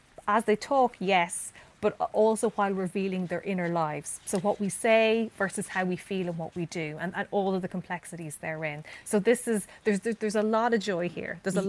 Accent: Ireland; when I was growing up in Ireland in the 90s, Brian Friel was everywhere.

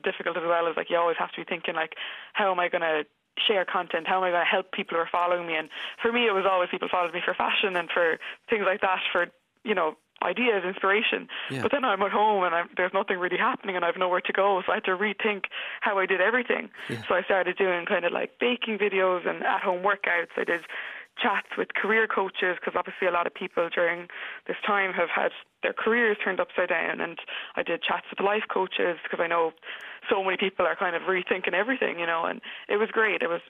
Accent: Limerick, Munster, Ireland; So, I'm from Limerick

